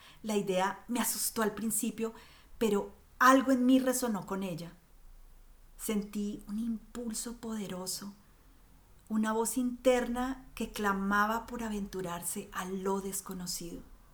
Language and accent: Spanish; Colombia; Soy colombiana, el primer eslabón de una familia de cuatro hermanos, una guerrera de la generación X